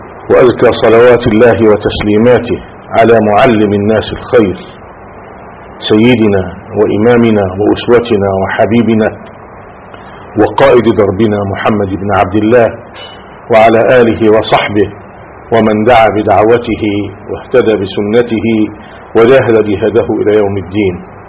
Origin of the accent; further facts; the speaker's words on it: Saft Turab, Gharbia, Egypt; فالله سبحانه وتعالى هو الذي هيأ هذه المسيرة في هذه القرية التي أشرت إليها، قرية صفت تراب.